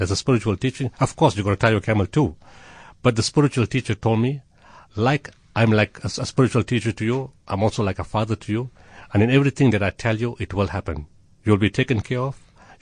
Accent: Potchefstroom, North West, South Africa; I go to Potchefstroom quite often. It's my hometown. My family is still there.

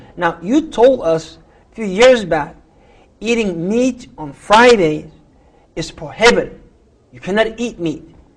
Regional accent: Saudi Arabia; also born or lived in Somalia / United States; now in Toronto, Canada; I was raised in Saudi. Then I came to States. Then I came to Canada. Here I am.

